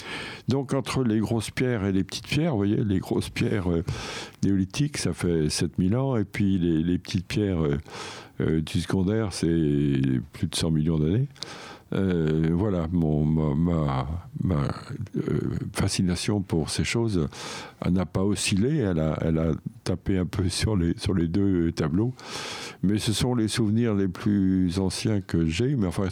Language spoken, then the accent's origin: French; Vannes, Brittany, France; comme je suis né en Bretagne et que mes parents habitaient Vannes, mais qu'ils avaient une maison à la Trinité-sur-Mer.